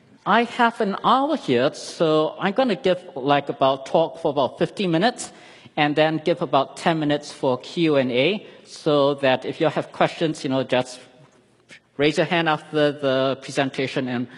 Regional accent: Singapore; now in United States; I grew up in Singapore

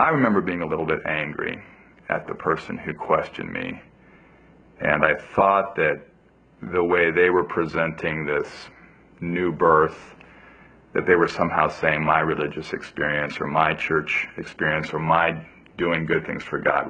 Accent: Ethiopia; I grew up in Ethiopia. My dad was a missionary there for 10 years. So I'm a pastor's kid, missionary's kid. We were a loving, good Christian family.

